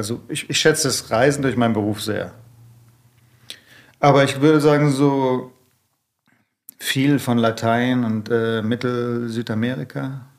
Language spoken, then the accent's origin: German; Stuttgart, Baden-Württemberg, Germany; also born or lived in Tübingen; now in Berlin, Germany; Ich bin in Stuttgart aufgewachsen.